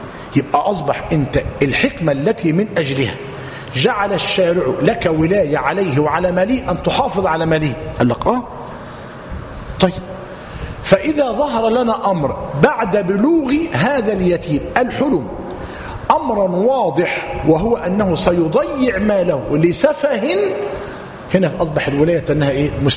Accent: Egypt; عندنا في مصر الجماعة ولاة الأمر قالوا إيه؟

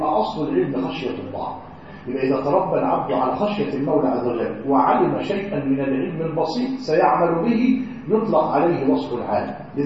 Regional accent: Egypt; من الأشياء العجيبة في المجتمع عندنا في مصر، طبعا احنا كل حي على بعضه، يعني مثلا في قريتي الكل يعرفه

